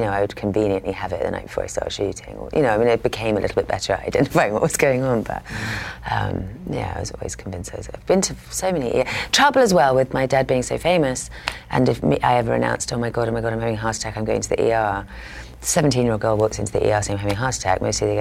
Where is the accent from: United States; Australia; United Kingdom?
United Kingdom; England; I was so identified with being English and British and from England and my family